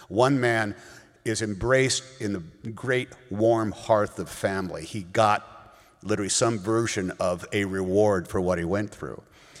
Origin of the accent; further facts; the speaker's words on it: Oakland, California, United States; I grew up in Oakland, California, which I didn't realize at the time, but might have been officially the most integrated city in America